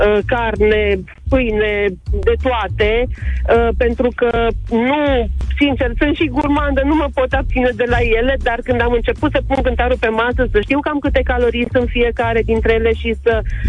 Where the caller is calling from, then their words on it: Timișoara, Timiș County, Romania; Nu vă deranjează, sunt din Timișoara